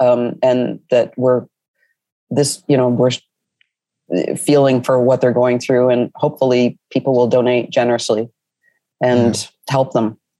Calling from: Almont, Ontario, Canada; I'm actually speaking from Almont, which for your listeners, they should know Almont, Ontario, of course, because it's the home of the birthplace of the inventor of basketball, James Naismith.

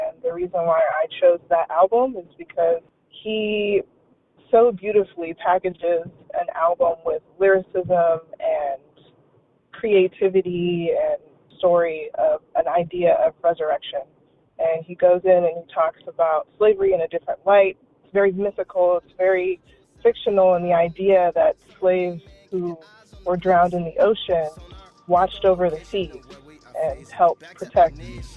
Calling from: California, United States; I'm calling from California.

